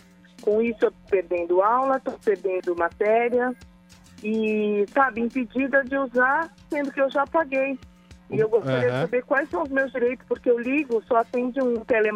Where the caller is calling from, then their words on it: São Paulo, Brazil; Eu sou da Zona Sul, de Santo Amaro.